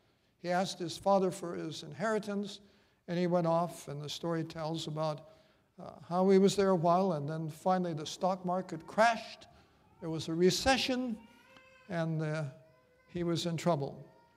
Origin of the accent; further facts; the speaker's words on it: Minnesota, United States; Where I grew up in Minnesota, there was no Adventist church nearby